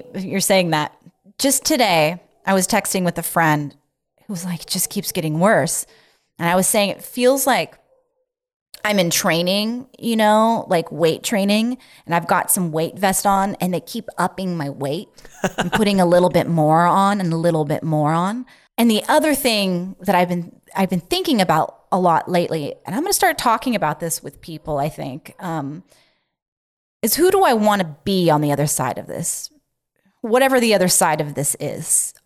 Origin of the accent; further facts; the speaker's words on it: California, United States; I grew up in California, but I don't know why I was so not aware of wildfires.